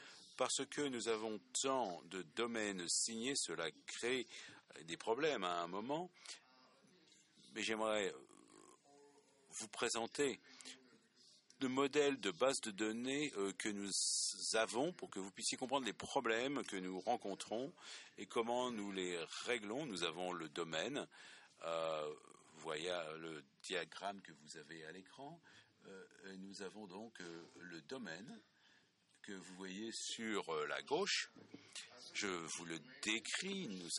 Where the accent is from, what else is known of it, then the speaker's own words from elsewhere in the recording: Czechia; je suis de la République tchèque.